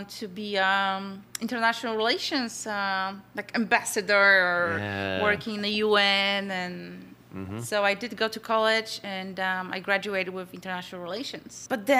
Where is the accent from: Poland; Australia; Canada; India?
Poland; now in United States; No, I came from Poland. Straight from Poland, yes.